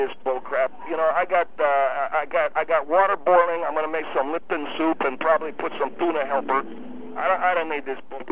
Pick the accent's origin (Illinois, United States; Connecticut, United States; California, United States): Illinois, United States; Chicago; Yes, I come from Chicago.